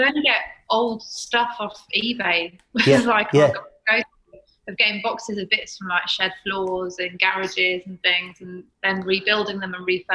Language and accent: English; Birmingham, West Midlands, United Kingdom; we were originally in London, but I'm from Birmingham.